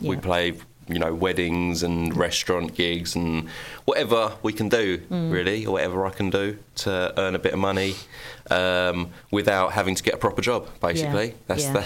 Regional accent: Collier Row, London, United Kingdom; when I was growing up, I grew up in Collier Row.

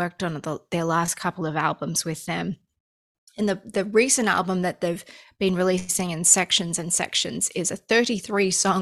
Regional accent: Australia; also born or lived in Los Angeles; now in United States; Like I grew up in Australia, and when I first moved to America, I was living in Los Angeles for the first few years.

